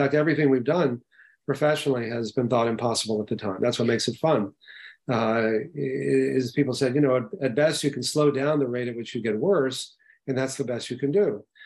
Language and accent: English; Texas, United States; I grew up in Texas and I was learning how to do bypass surgery with Dr. Michael DeBakey